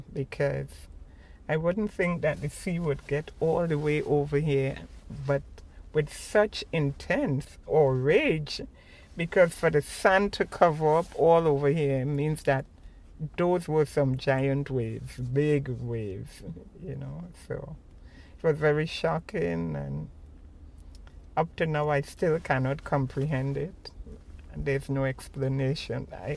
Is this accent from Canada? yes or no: no; Charlotteville, Tobago, Trinidad & Tobago; now in New York, United States; I am originally from Charlotteville in Tobago in the Caribbean. Rockaways reminded me a lot of Tobago, where I was born, because it's a seaport.